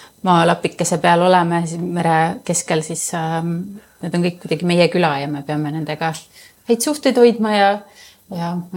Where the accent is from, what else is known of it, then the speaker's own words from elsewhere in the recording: Noarootsi, Lääne County, Estonia; kui ma ise olen ka Noarotsist pärit, et siis mul ei ole seda mingit suure linna igatsust või nii.